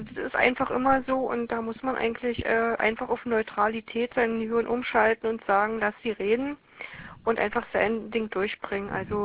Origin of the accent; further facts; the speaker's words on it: Berlin, Germany; accent: Berlin; ich komme aus Berlin, wie man unverkennbar hört.